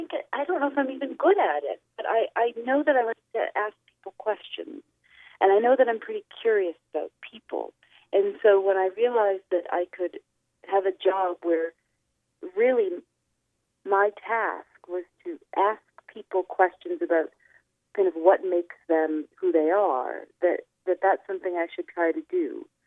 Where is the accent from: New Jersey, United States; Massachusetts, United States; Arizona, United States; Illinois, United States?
Illinois, United States; Chicago; Well, I grew up in Chicago. My father was in radio, and I grew up around a lot of, like, the greatest kind of radio people